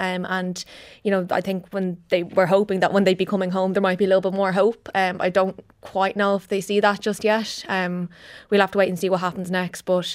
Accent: Dublin, Leinster, Ireland; I live in Dublin. I'm from Dublin.

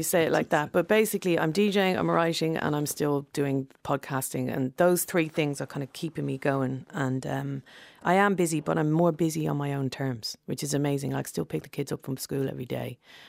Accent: Dublin, Leinster, Ireland; the kind of closer I get to the person I was when I grew up in Dublin.

